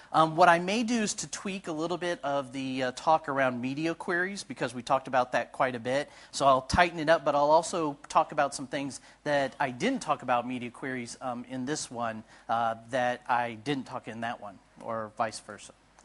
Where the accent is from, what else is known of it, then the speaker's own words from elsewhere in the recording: United States; As you might recognize from my accent, I'm from the United States.